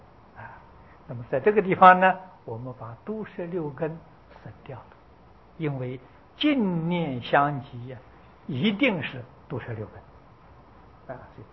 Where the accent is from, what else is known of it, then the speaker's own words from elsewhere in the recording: China; 我们中国人常讲的耕耘收获啊